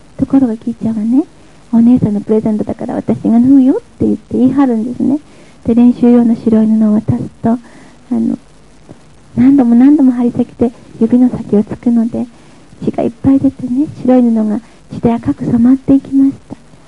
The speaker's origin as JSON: {"language": "Japanese", "town": "Kanazawa", "region": "Ishikawa", "country": "Japan", "tie": "born or raised there", "said": "私は金沢で生まれて育ったんですけど"}